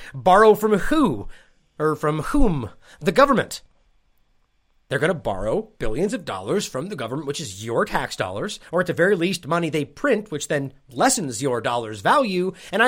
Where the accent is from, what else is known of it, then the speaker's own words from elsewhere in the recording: Sacramento, California, United States; I grew up in Sacramento, it's right in my backyard